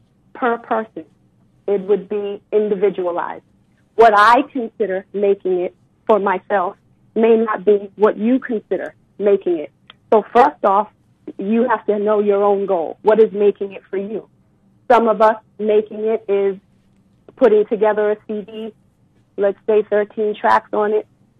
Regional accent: Boston, Massachusetts, United States; I come from Boston. This area is not very known for having a lot of resources when it comes to music.

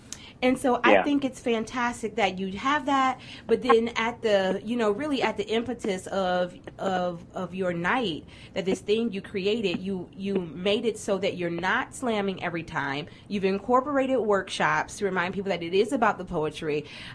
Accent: Kentucky, United States; also born or lived in Cincinnati; being someone who was raised in the greater Cincinnati area, I was raised in Northern Kentucky, but spent so much of my childhood in Cincinnati

